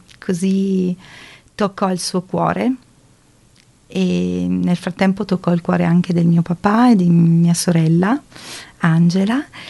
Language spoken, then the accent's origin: Italian; Vasto, Abruzzo, Italy; now in Emilia-Romagna, Italy; Io sono abruzzese, arrivo da Vasto, in provincia di Chieti, e ho sposato un ragazzo piemontese, ma adesso mi trovo in Emilia.